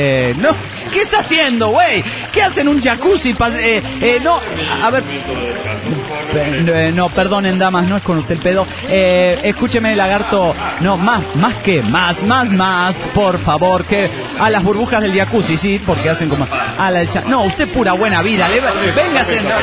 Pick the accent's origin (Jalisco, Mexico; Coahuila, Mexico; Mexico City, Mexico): Jalisco, Mexico; Guadalajara; de Guadalajara.